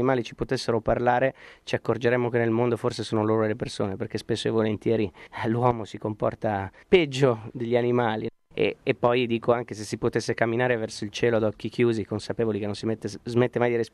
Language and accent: Italian; Lombardy, Italy; accent: Milanese; Sono di origini campane calabresi, sono un uomo del sud nonostante ho l'accento milanese.